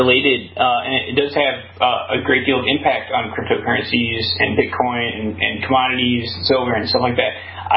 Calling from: New Hampshire, United States; Yeah, I'm calling you from New Hampshire

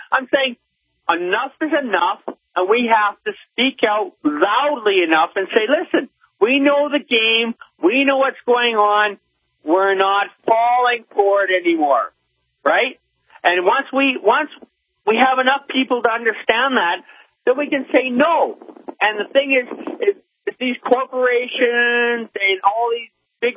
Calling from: Canada; I mean, I'm calling from Canada

